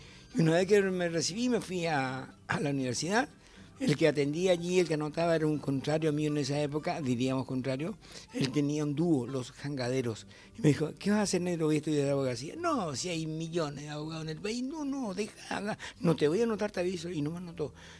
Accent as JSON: {"language": "Spanish", "town": "Loreto", "region": "Concepción", "country": "Paraguay", "tie": "born or raised there", "said": "12 años con los muchachitos jugando y hablando en guaraní. Y tuve que dejar mi pueblo y venir hasta la ciudad. Para empezar la secundaria, Loreto tenía primaria apenas."}